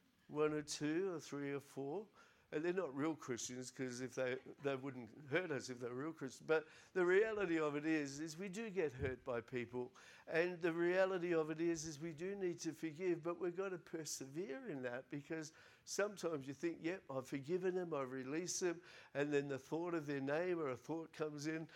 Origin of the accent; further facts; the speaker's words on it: Victoria, Australia; also born or lived in South Australia; And so when we came to South Australia from Victoria again, bringing our diseases in 1999, My mum cried and she said, you can't do that, because we'd gone back to Victoria. We were pastoring and God said, you know, want you to go to South Australia? And some of my Victorian mindset's coming out.